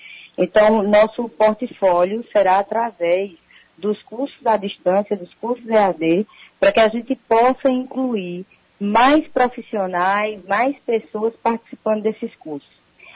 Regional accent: Araripina, Pernambuco, Brazil; born there; eu como a Eduarda somos de famílias humildes aí de Araripina. Eu morava lá no Planalto, é um bairro que eu tenho o maior orgulho de dizer que morava no Planalto. Sou nascida na Serra do Araripe

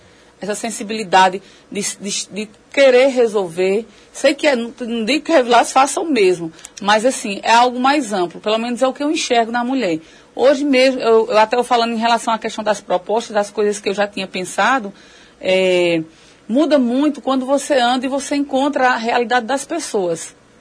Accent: Lagoa do Barro do Piauí, Piauí, Brazil; Lagoa do Barro, sim, até porque nasci e moro no Lagoa do Barro, desde sempre.

